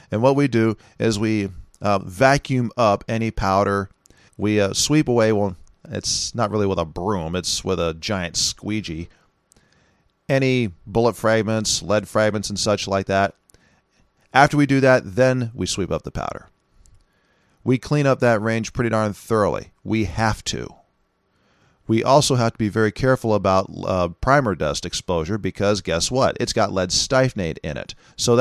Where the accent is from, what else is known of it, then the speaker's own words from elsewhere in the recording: California, United States; also born or lived in Seattle; I'm from California. I spent years in Seattle.